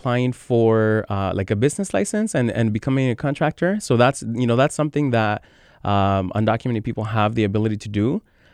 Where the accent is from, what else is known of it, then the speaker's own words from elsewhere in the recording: Everett, Washington, United States; also born or lived in Mexico City, Mexico; I'm from Mexico City. So we established ourselves in Everett, and we have, basically grew up in Everett, went to high school, graduated from high school, ended up going to the University of Washington